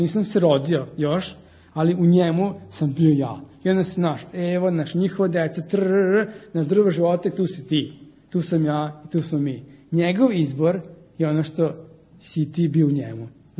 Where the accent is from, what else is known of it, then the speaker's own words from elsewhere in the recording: Subotica, Vojvodina, Serbia; born there; Rođen sam u Subotici.